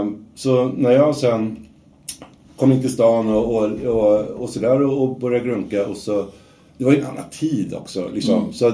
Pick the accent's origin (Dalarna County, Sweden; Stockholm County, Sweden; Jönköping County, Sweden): Stockholm County, Sweden; Haninge; Jag är uppvuxen ute i Haninge, i mitt högstadie och sådär.